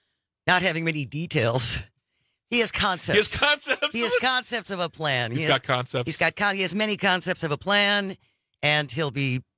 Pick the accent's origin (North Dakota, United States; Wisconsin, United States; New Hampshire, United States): Wisconsin, United States; West Bend; I'm from West Bend and very rarely fill up in town because it's always 20 to 30 cents more per gallon.